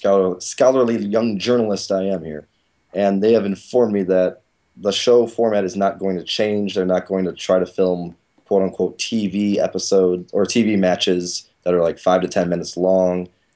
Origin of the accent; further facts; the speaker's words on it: Berwyn, Illinois, United States; Just growing up in Berwyn, it's sort of like a lower to middle class town.